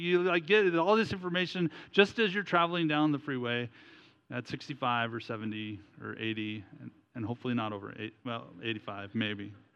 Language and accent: English; Ontario, Canada; Growing up in Ontario, we did have one.